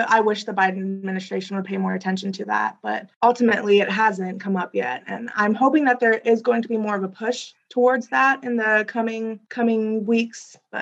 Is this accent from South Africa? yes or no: no; South India, India; my family, we come from South India, and we see that colorism firsthand.